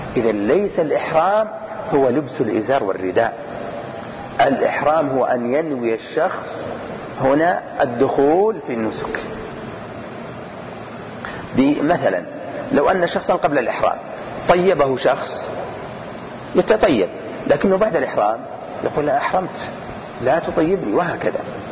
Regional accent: Al-Qassim, Saudi Arabia; ونحن من أهل نجد القصيم من نجد.

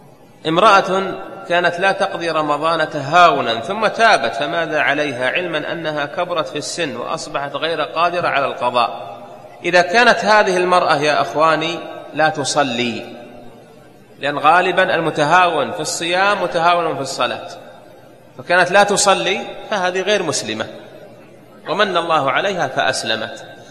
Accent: Saudi Arabia; عندنا في المملكة العربية السعودية الشركات المساهمة التي تنزل في التداول

